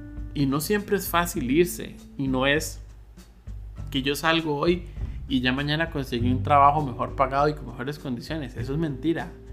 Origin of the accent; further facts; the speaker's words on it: Costa Rica; por lo menos acá en mi país, en Costa Rica